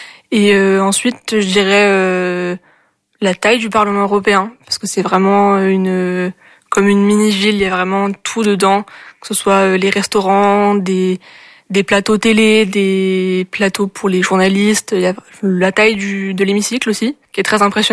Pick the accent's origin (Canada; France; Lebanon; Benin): France; Montpellier, Occitanie; now in Angers, France; je suis originaire de Montpellier et je fais mes études à Angers, à l'UQO, en licence de sciences politiques, en deuxième année.